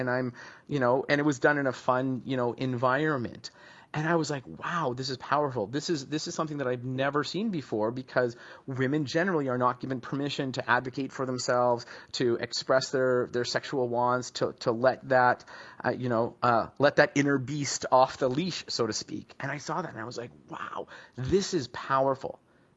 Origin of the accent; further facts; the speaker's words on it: Vancouver, British Columbia, Canada; I grew up back in Vancouver, British Columbia, in Canada